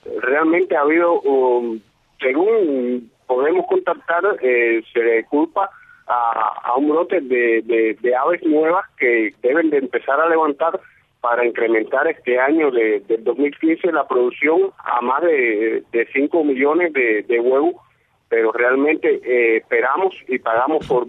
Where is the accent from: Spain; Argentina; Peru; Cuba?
Cuba; Tamarindo, Camagüey; Yo fui criado en el Tamarindo, y muy pegado al Sanjón, donde fue que se firmó el Pacto del Sanjón.